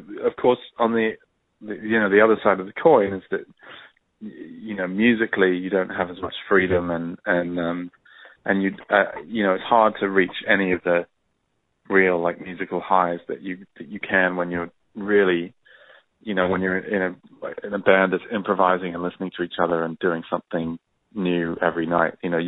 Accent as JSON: {"language": "English", "region": "England", "country": "United Kingdom", "said": "my background is I'm from England, I'm from the north. And so, you know, I'm used to the restrained vibe."}